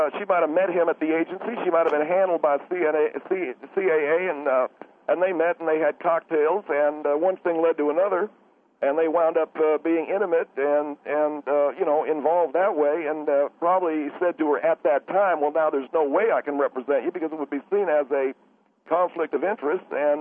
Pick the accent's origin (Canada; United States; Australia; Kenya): United States; the South; I grew up in the South, Phil. We had a saying.